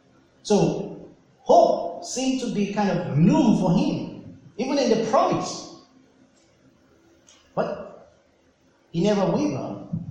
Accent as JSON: {"language": "English", "country": "Nigeria", "said": "I am not English, I'm not British, I'm a Nigerian. Why am I here?"}